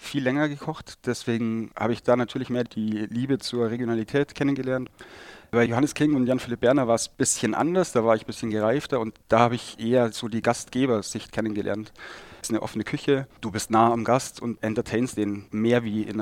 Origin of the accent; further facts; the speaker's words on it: Bavaria, Germany; Ich komme aus dem Chiemgau